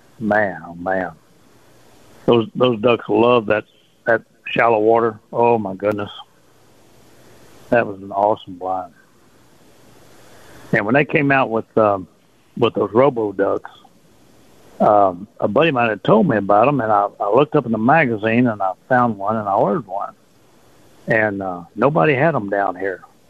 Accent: Port Arthur, Texas, United States; Well, you know, growing up in Port Arthur, I mean, I hunted Sabine Pass, the Sea Rim Marsh.

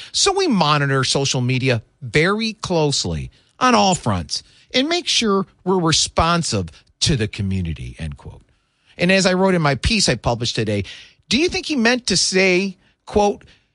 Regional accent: Michigan, United States; also born or lived in Washington; Growing up in Michigan and then moving – spending time out there, it is just – it was interesting how different it was out there.

